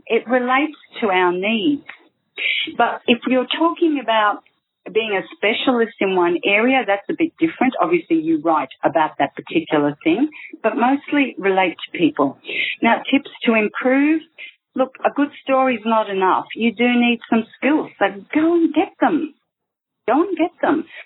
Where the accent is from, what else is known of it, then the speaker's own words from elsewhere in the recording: Australia; born there; I am Italian. I was born in Australia, but there's a cultural, I guess, connection there to Italy.